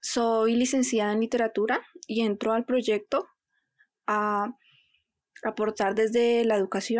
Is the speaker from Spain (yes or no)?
no; Bolívar, Cauca, Colombia; born there; tengo 25 años, soy colombiana, actualmente vivo en la ciudad de Popayán, pero nací en un pueblo pequeño llamado Bolívar. Este geográficamente se localiza al sur del departamento del Cauca.